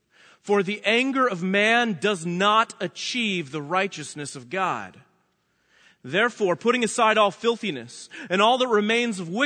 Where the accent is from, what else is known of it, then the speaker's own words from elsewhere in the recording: Texas, United States; now in South Carolina, United States; I pastor a small church out in South Carolina, but I am a Texan and a proud Texan.